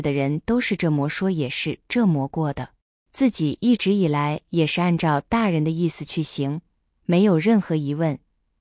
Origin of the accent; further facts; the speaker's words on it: Xiaogan, Hubei, China; 我来自湖北孝感，生长在一个非常迷信的传统乡村家庭，